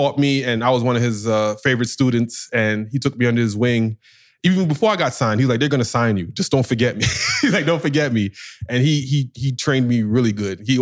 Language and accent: English; New York, United States; And that's like a big culture shock. I'm from New York.